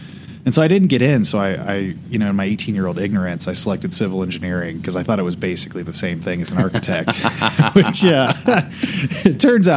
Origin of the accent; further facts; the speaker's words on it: California, United States; also born or lived in Ohio / Lexington; So I'm originally from California.